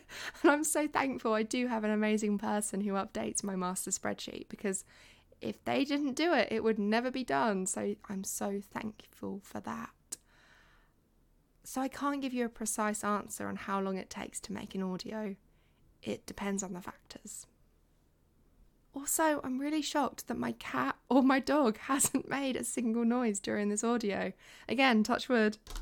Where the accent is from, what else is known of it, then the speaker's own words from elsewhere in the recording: England, United Kingdom; I think I sound really English, but I've had people think I'm from Australia before.